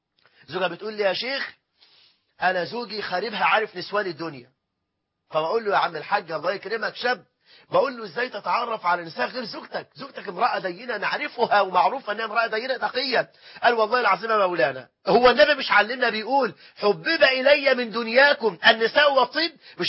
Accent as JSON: {"language": "Arabic", "country": "Egypt"}